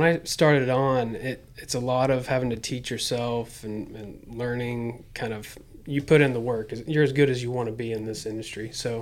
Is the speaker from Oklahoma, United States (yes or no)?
yes; Oklahoma City, Oklahoma, United States; now in Dallas, United States; moved down here to Dallas. I'm originally from Oklahoma City.